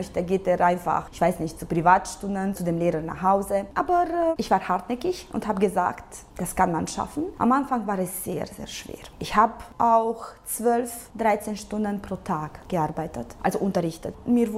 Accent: Reghin, Mureș County, Romania; ich komme ja aus Regen, also aus Sächsisch Regen. Ich wurde dort geboren und ich habe als Kind dort gelebt. Ich war auch in Augustin-Major-Gymnasium in der deutschen Abteilung. Ich habe dort 8 Jahre lang Deutsch als Muttersprache gelernt.

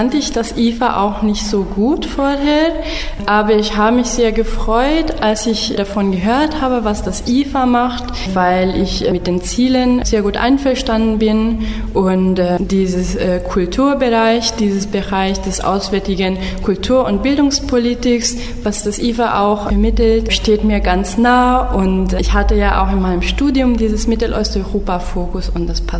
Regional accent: Budapest, Hungary; also born or lived in Tübingen; Ich bin dann in Budapest aufgewachsen und habe dann an der Corvinus-Universität und dann an der Andrássy-Universität in Budapest internationale Beziehungen studiert und auch Germanistik an der Károly-Uni.

